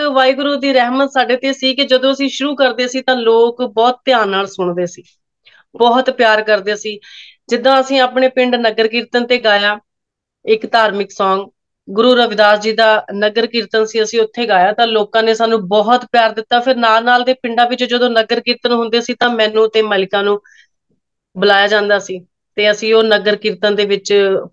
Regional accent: Majri, Punjab, India; ਬਚਪਨ ਸਾਡਾ ਸਾਡੇ ਪਿੰਡ ਮਾਜਰੀ, ਲੁਧਿਆਣਾ ਜ਼ਿਲ੍ਹਾ ਦੇ ਵਿੱਚ ਮਾਜਰੀ ਪਿੰਡ। ਅਸੀਂ, ਮੈਂ ਉੱਥੇ ਹੀ ਜੰਮੀ ਪਲੀ ਹਾਂ, ਵੱਡੀ ਹੋਈ ਹਾਂ, ਉੱਥੇ ਹੀ ਸਾਡੀ ਸਕੂਲਿੰਗ ਆ। ਫਿਰ ਜਦੋਂ ਅਸੀਂ ਪ੍ਰੋਫੈਸ਼ਨਲੀ ਆਪਣੀ ਸਿੰਗਿੰਗ ਨੂੰ ਅਪਣਾਇਆ ਤੇ ਫਿਰ ਅਸੀਂ ਲੁਧਿਆਣੇ ਸ਼ਿਫਟ ਹੋ ਗਏ

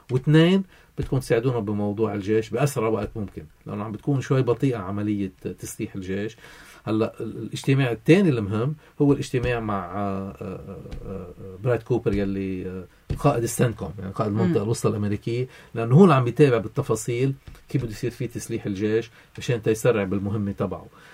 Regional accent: Lebanon; كلبنانيين

